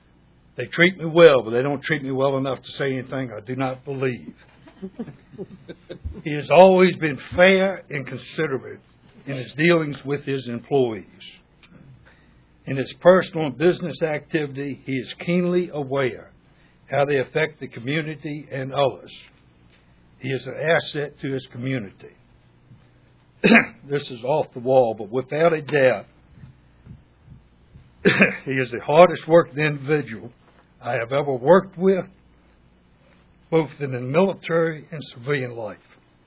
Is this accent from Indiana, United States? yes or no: no; Ocean View, Virginia, United States; now in Mathews County, United States; I grew up in Ocean View.